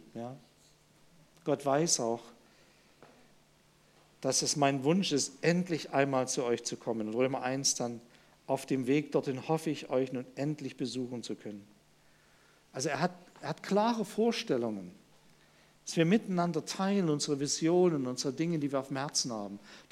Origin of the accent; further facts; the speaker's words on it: Haina, Hesse, Germany; Wir sind in einer kleinen Gemeinde groß geworden in Haina.